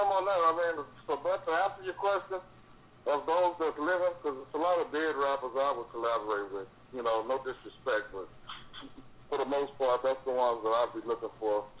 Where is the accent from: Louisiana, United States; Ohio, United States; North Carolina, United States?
Louisiana, United States; And I'm sure that's going to happen because we're from Louisiana, so